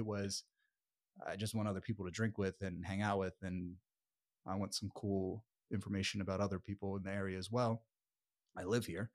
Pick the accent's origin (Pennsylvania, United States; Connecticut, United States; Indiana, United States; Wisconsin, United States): Pennsylvania, United States; Philadelphia; now in Austin, United States; Philadelphia.